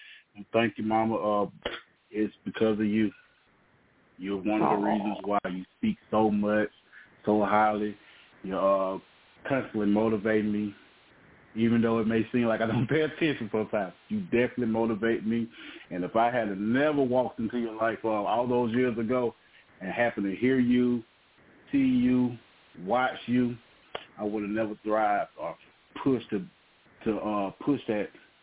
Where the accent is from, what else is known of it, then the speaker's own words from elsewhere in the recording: Mobile, Alabama, United States; from Mobile, Alabama location, member of Fold Forum Ministry.